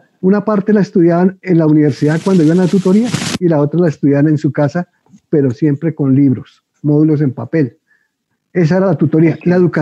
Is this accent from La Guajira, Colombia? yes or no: no; Bogotá, Colombia; Yo soy de Bogotá, criado de Bogotá. Mis padres son santanderianos.